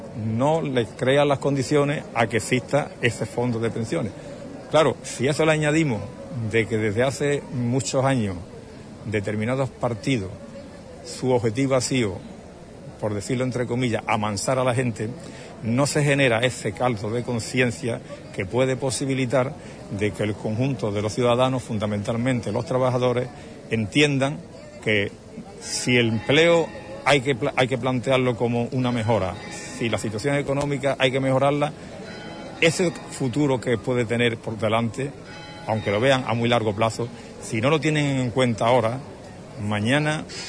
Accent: Gibraleón, Andalusia, Spain; soy de Gibraleón

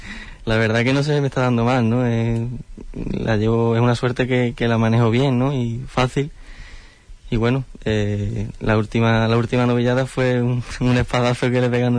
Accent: Paterna del Campo, Andalusia, Spain; poco después tuve la suerte de poder torear aquí en mi tierra, en Paterna del Campo

